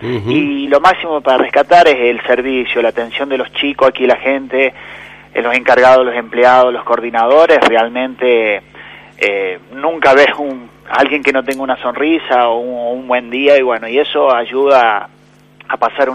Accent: Balnearia, Córdoba, Argentina; estamos ya regresando para nuestros pagos allá pegadito a la Laguna Mar Chiquita, somos de Balnearia.

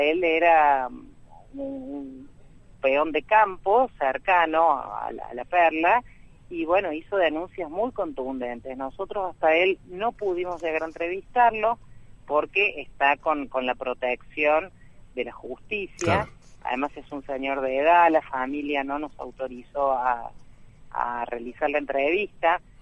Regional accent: Córdoba, Argentina; soy docente desde hace muchos años en Malagueño, pero soy de Córdoba.

